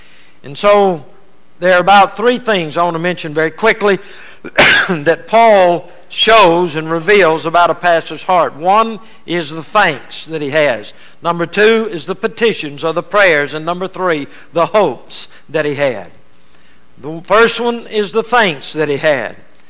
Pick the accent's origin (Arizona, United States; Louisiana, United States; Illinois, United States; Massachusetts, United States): Louisiana, United States; I was raised in Louisiana. I thought I was back in New Orleans.